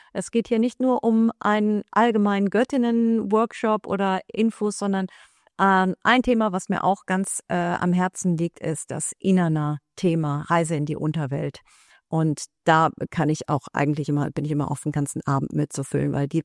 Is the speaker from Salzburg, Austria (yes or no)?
no; Vienna, Austria; Ich komme ja aus Wien.